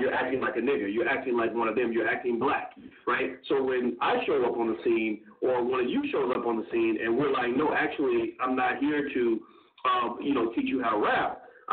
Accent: Louisville, Kentucky, United States; It's 100 miles from my hometown of Louisville.

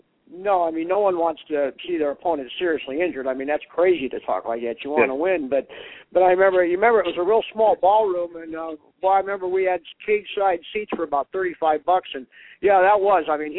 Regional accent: Akron, Ohio, United States; right here in my hometown, Akron.

